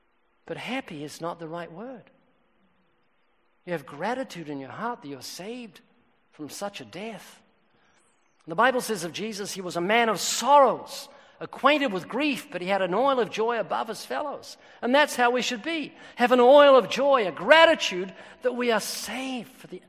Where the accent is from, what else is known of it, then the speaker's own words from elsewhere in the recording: Texas, United States; I ran. I'm from Texas. I ran a race.